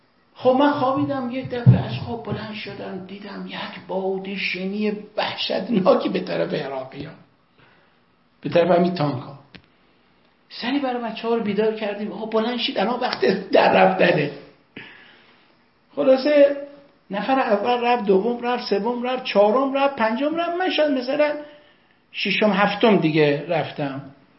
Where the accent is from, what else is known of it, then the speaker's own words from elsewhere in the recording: Iran; دیدن خب ما ایرانی هستیم اینا